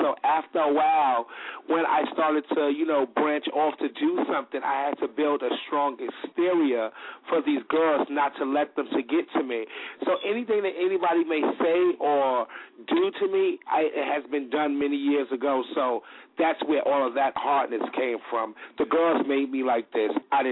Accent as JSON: {"language": "English", "town": "Harlem", "region": "New York", "country": "United States", "tie": "born or raised there", "said": "I grew up in Harlem. I was born and raised in Harlem, 139th Street between Lenox and Fifth Avenue. I was born on there. I was born on that block."}